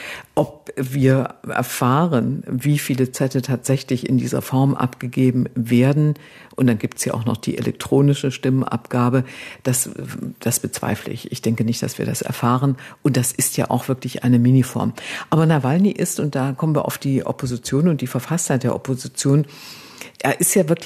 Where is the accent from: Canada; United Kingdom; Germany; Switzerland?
Germany; ich bin in der DDR aufgewachsen